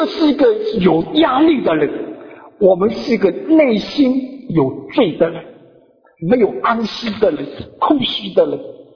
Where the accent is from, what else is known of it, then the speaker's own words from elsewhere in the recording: China; 有人印度人说人心好像三角形，我们中国人说无性，人心好像什么无底洞一样。